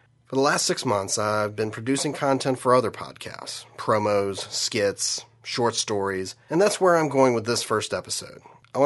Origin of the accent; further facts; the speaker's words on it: Virginia, United States; now in North Carolina, United States; While I live in North Carolina now, I grew up in Virginia and attended the University of Virginia back in the late 80s.